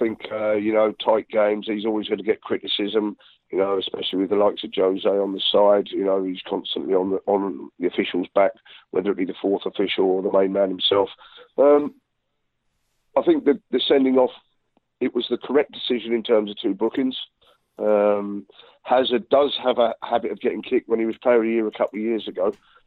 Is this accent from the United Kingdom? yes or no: yes; England, United Kingdom; I'm an Englishman as well, first and foremost, if you like.